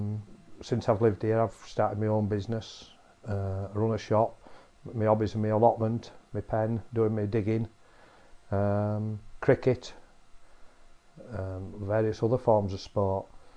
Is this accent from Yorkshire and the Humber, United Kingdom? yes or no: yes; Leeds, Yorkshire and the Humber, United Kingdom; also born or lived in London; I was born in Leeds, which is in West Yorkshire, and brought up all round there. I did my qualification, my schooling in Leeds. Then I went on to study. I moved to London for a short time to study, and then I moved back up